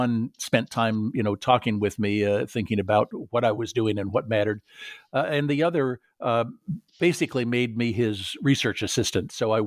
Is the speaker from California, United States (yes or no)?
yes; California, United States; I grew up in Southern California was the son of an engineer.